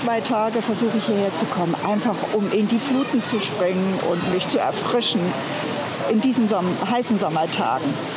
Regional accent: Ollendorf, Thuringia, Germany; komme aus Ollendorf und komme schon über Jahre hierher. Ich kenne das schöne Freibad aus meiner Kindheit

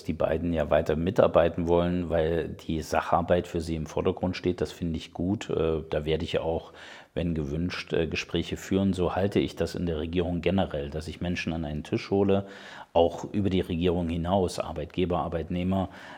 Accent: Thuringia, Germany; Und als Thüringer haben wir schon gelernt, da auch den Mund aufzumachen.

